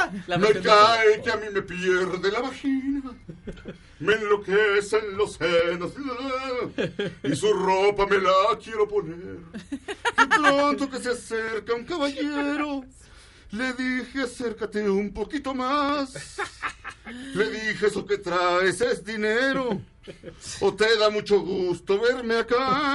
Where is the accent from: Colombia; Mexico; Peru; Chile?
Mexico; Jalisco; Porque yo me crié en Jalisco.